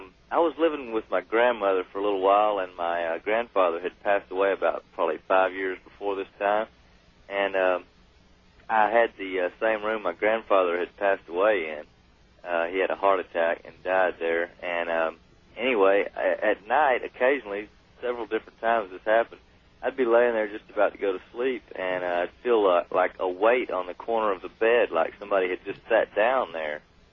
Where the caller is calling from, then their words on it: Austin, Texas, United States; I'm calling from Austin, Texas on KJFK 98.9 FM.